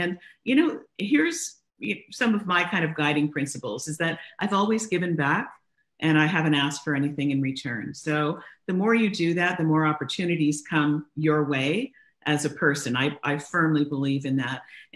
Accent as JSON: {"language": "English", "town": "London", "region": "Ontario", "country": "Canada", "said": "I am a girl from London, Ontario, Canada"}